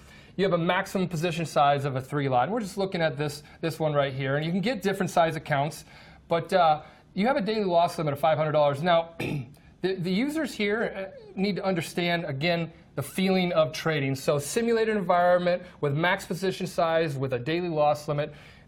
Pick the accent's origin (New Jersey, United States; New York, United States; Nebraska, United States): Nebraska, United States; I came from Nebraska, didn't know too much about trading, started throwing money in the markets, wasn't finding success.